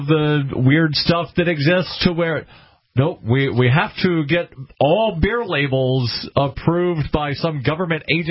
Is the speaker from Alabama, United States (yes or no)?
yes; Alabama, United States; Don't remember generic beer because I grew up in Alabama and all of the beer was served in a special section.